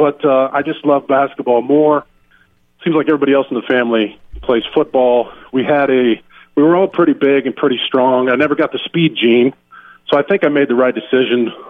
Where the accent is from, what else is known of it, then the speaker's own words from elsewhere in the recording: Winfield, Iowa, United States; I grew up in Winfield, Iowa, a town of 1,000. I lived on a farm north of Winfield, Iowa, about 45 minutes south of the University of Iowa.